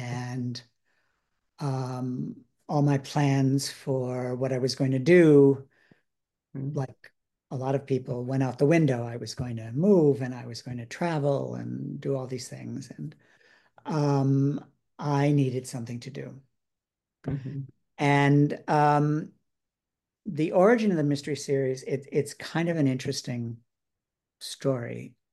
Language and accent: English; Chicago, Illinois, United States; I grew up in Chicago. I was born in 1952.